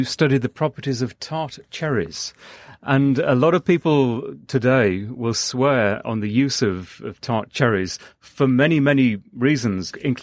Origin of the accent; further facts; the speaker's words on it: North East England, United Kingdom; when I grew up in Northeast England and in a rural environment